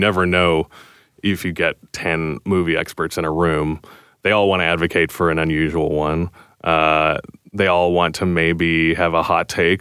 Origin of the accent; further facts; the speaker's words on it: Canada; obviously Canadian films, we're Canadian.